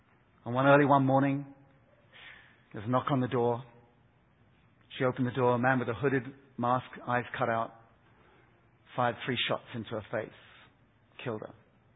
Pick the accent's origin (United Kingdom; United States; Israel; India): United Kingdom; Now this is your game, not mine. I'm British.